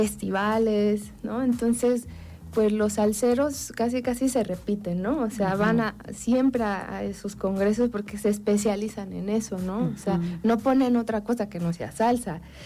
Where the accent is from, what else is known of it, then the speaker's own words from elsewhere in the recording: Cuernavaca, Morelos, Mexico; born there; now in Jojutla, Mexico; Sí, sí. Yo nací en Cuernavaca, pero mi mamá es de aquí de Jojutla y mi papá era de Zacatepec.